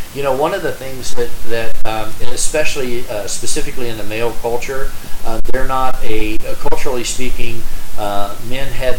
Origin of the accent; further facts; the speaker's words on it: the South, United States; You know, I'm from the South, and you usually say, how's your dog?